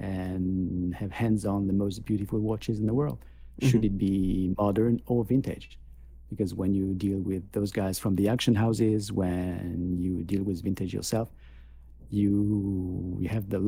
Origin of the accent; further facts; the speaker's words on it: Grand Est, France; born there; English is a second language; I was born in Alsace, which is basically on the Swiss border.